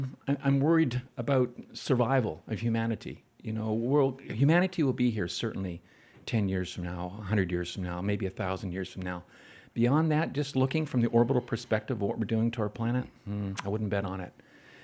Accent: Canada; I was Canadian. I am Canadian

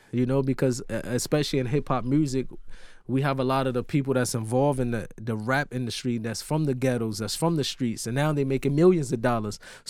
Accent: Newark, New Jersey, United States; also born or lived in Irvington, United States; In Newark, New Jersey, Irvington, New Jersey.

